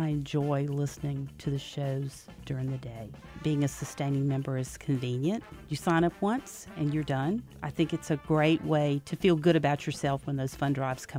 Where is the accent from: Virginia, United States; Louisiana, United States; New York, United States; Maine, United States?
Louisiana, United States; Brusly; now in Port Allen, United States; I grew up in Brule and live in Port Allen now.